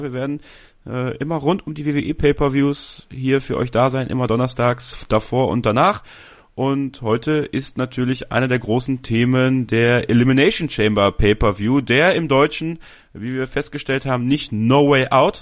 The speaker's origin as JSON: {"language": "German", "country": "Belgium", "tie": "born there", "said": "ja, mein Gott, ich bin in Belgien geboren, Leute."}